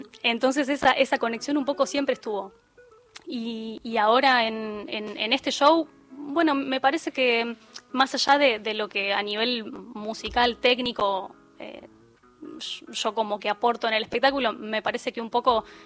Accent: Buenos Aires, Argentina; Sí, soy porteña.

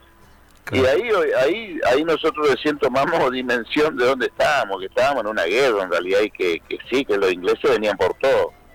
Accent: La Leonesa, Chaco, Argentina; Yo soy de La Leonesa, a 75 kilómetros de la capital chaqueña. Estamos bien al norte, sería casi frontera con el Paraguay. Nacido y criado ahí, oriundo de ese lugar, sigo estando en ese lugar

